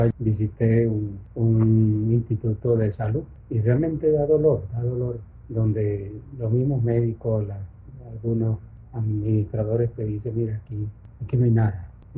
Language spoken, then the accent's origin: Spanish; Venezuela; Entonces, al menos personalmente, lo veo como venezolano, ¿verdad?